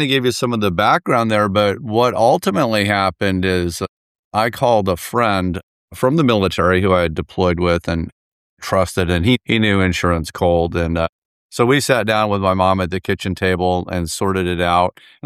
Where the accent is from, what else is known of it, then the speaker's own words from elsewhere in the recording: Florida, United States; I'm born and raised in Florida.